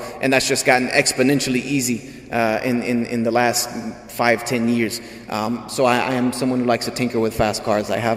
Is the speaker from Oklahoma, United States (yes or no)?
no; Greenville, South Carolina, United States; but I was born and raised in Greenville, which is a 30-minute drive from Clemson. I went to all of those games growing up.